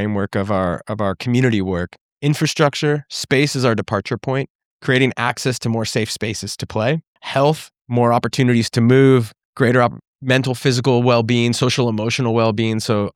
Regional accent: San Diego, California, United States; And I played club soccer growing up in San Diego and have become who I am as a leader, as a man, as a friend, and as a son

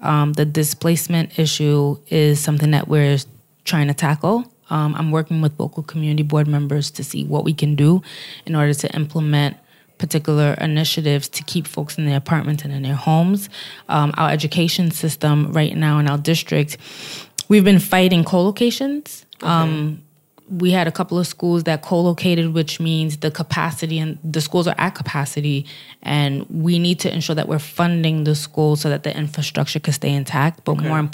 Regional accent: Brooklyn, New York, United States; I was born and raised in East Flatbush, Flatlands area of Brooklyn.

